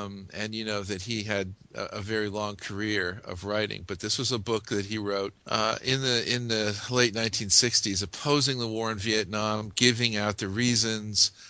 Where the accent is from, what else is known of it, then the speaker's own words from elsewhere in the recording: Glen Rock, New Jersey, United States; I was from Glen Rock, which is the town immediately to the south in Bergen County, New Jersey.